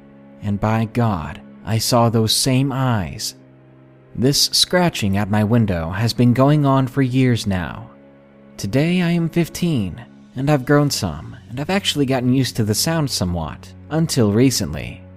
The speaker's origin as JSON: {"language": "English", "region": "England", "country": "United Kingdom", "said": "I'm from England, and my US geography isn't great"}